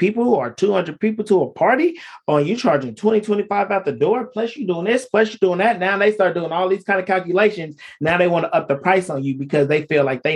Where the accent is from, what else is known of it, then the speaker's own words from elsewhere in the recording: Oakland, California, United States; you grew up in Oakland, I grew up in Oakland, but the housing market in Oakland is so horrible, right?